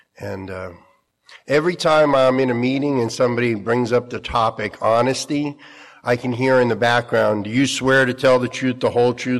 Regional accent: New Jersey, United States; born there; I'm one of five children. I was born in New Jersey.

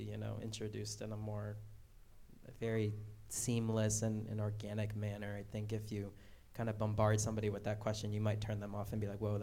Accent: Peru; My personal experience growing up in Peru, going to Catholic church, and everything in Peru revolves around Catholicism, my education, my family, everything was Catholic-based.

